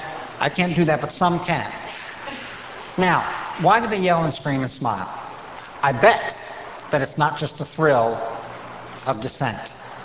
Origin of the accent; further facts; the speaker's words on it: Baltimore, Maryland, United States; I can say that. I'm from Baltimore. We're going down the ocean tomorrow.